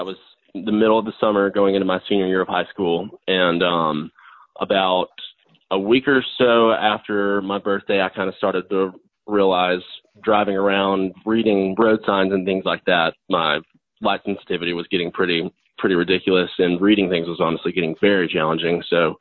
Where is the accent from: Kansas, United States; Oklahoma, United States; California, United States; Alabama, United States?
Alabama, United States; Huntsville; So I am 22. I'm from Huntsville, Alabama. I'm currently a student right now at the University of Alabama.